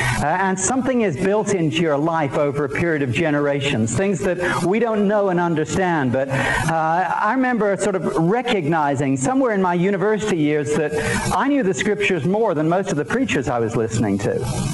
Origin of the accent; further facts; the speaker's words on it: England, United Kingdom; Now you've probably already gathered, I'm English, okay?